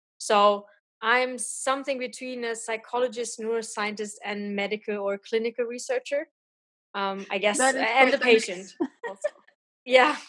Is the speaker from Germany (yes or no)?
yes; Hesse, Germany; So I'm from Germany. I've grown up in a small town close to Frankfurt.